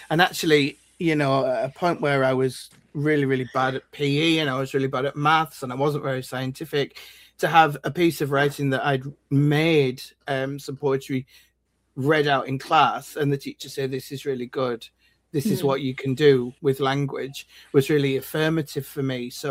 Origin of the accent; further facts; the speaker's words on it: York, Yorkshire and the Humber, United Kingdom; now in Edinburgh, United Kingdom; I'm originally from York in England, but I'm based now in Edinburgh, where I've been for 10 years.